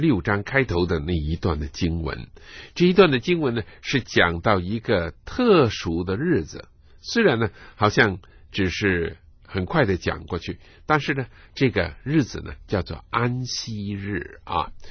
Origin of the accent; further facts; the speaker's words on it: China; 我们中国人是一个非常勤劳的民族